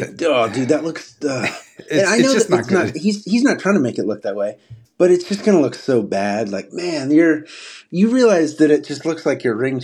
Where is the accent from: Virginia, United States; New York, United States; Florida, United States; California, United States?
California, United States; Los Angeles; And, you know, I'm from Los Angeles.